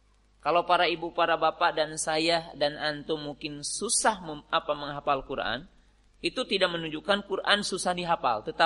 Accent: Central Java, Indonesia; Kalau orang mungkin Jawa, Jawa Tengah, saya orang Jawa, itu sulit bilang ngain ya

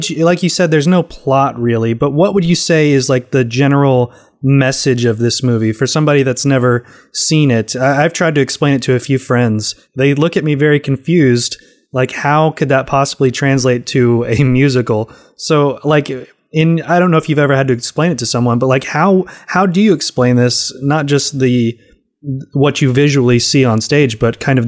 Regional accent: the South, United States; I'm a Southern boy. I grew up in the South, and I have generations above me that would probably think it's very tacky.

